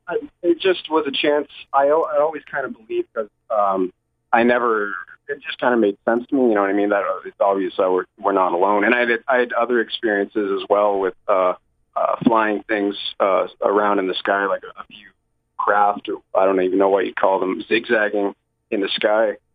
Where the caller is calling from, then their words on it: Ontario, Canada; from Canada, Ontario.